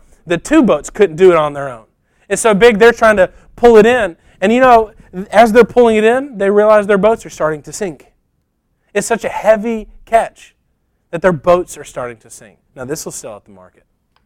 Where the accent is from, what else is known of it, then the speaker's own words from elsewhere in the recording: Alabama, United States; where I grew up just outside of Tuscaloosa, and we were on the highway going into Tuscaloosa.